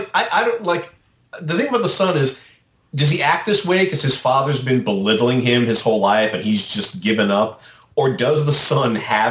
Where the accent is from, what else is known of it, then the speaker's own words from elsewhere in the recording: Virginia, United States; Growing up in Virginia, as I did, I have had a lot of exposure to the good old boy South